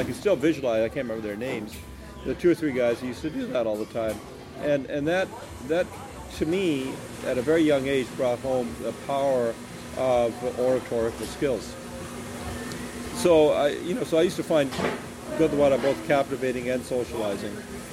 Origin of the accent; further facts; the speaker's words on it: Canada; born there; English is a second language; I could not speak English until I went to school, even though I was born in Canada.